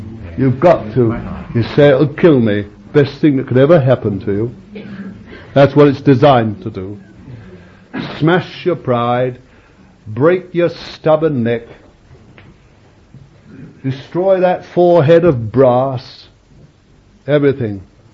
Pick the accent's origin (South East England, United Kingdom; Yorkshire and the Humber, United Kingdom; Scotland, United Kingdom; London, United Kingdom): London, United Kingdom; Bethnal Green; he was a real old Londoner. You can tell I am. When I really get going, everybody knows I was born in Bethnal Green.